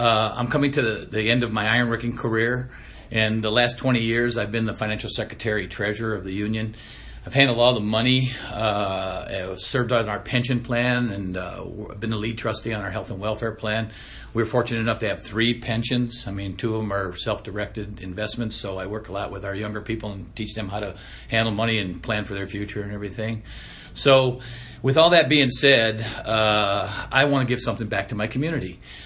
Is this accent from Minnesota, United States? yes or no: no; Indiana, United States; now in Porter County, United States; I've lived in Porter County for about the last 12 or 13 years. I grew up in Lake County, started my political activity in Lake County as a precinct committeeman.